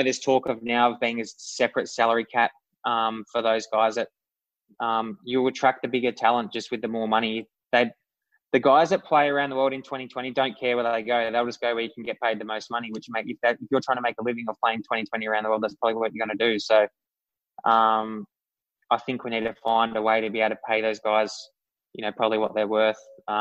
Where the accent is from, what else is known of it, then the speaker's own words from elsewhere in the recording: Australia; I'm Australian